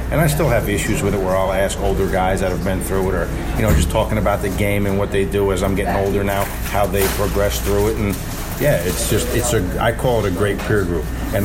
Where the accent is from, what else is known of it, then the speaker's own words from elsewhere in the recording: New Jersey, United States; I'm from New Jersey originally.